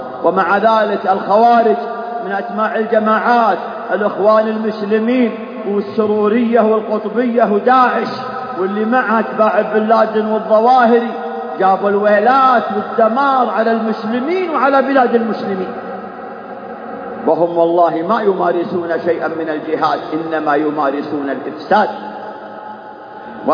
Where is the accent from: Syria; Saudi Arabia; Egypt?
Saudi Arabia